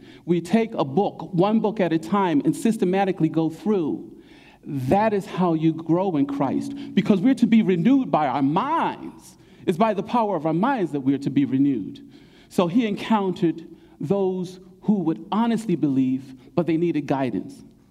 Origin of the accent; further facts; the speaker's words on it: Philadelphia, Pennsylvania, United States; When I was a little boy growing up in West Philadelphia, I attended a school called John Barry Elementary School, Commodore John Barry.